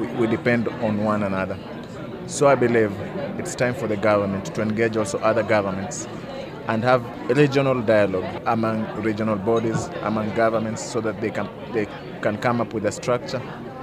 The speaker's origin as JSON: {"language": "English", "country": "Kenya", "said": "national perspective as a Kenyan who speaks different languages but lives in a different country."}